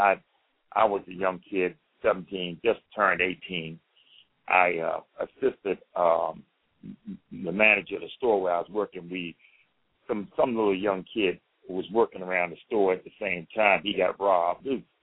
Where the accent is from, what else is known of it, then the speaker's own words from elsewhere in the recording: Washington, District of Columbia, United States; I was born here in Washington, D.C. I came up during the Civil Rights Movement, so I had an opportunity to understand a little bit of the racial tensions in America and how that affected me. Grew up in a big family, 10 of us.